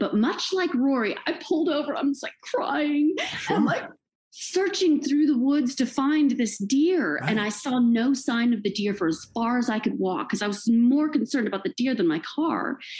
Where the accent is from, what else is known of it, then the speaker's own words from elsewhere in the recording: Texas, United States; I grew up in Texas. I went to Clear Lake High School.